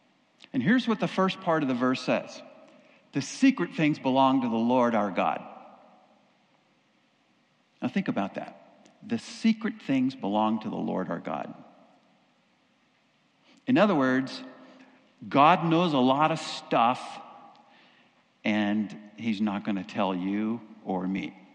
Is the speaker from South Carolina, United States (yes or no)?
no; Castro Valley, California, United States; also born or lived in Hayward, United States; I grew up in Castor Valley, Hayward, right up the bay here.